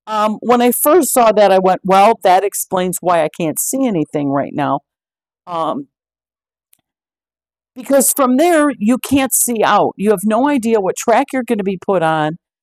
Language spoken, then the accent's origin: English; Chicago, Illinois, United States; And growing up in Chicago, there was this area where just tons and tons of railroad tracks side by side